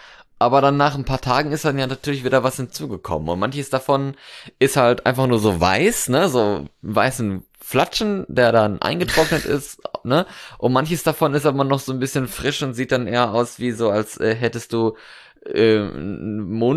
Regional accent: North Rhine-Westphalia, Germany; now in Cologne, Germany; Aber aus meiner Heimat, so Westfalen, ne, ist ja auch Nordrhein-Westfalen, Köln ist auch Nordrhein-Westfalen, aber hier sind wir im Rheinland, ne?

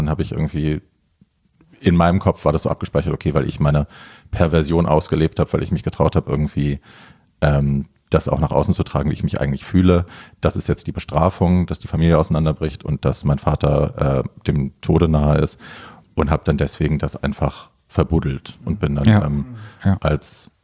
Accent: Hofheim, Hesse, Germany; Ursprünglich, also, ja, aus Hofheim. Also es ist so mein Taunuskreis.

